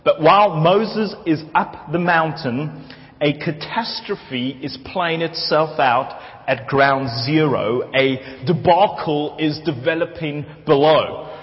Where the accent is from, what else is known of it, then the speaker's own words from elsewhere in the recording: South Africa; And being a South African, I try to look kind of just cool with that.